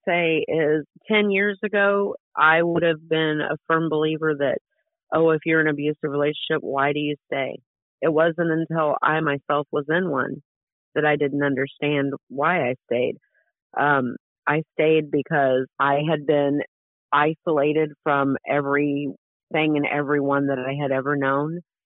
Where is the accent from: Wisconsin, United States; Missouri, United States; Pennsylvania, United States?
Missouri, United States; Kansas City; I'm from Kansas City, Missouri. I am 59 years old.